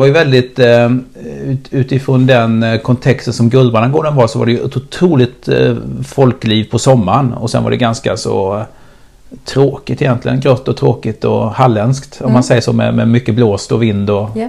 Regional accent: Småland, Sweden; accent: Småland dialect; now in Stockholm, Sweden; Jag har ju bott 20 år i Stockholm, men jag har liksom inte riktigt fått bort, eller jag har inte alls fått bort min småländska, utan den finns ju där som ganska stabil. Så stolt smålänning.

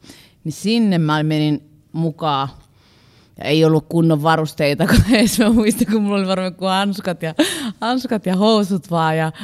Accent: Heinävesi, South Savo, Finland; also born or lived in Varkaus; mä oon siis Savosta päin kotosi. Mä oon Heinävedellä asunut, oon syntynyt Varkaudessa, mutta oon asunut Heinävedellä ensimmäistä 10 vuotta.

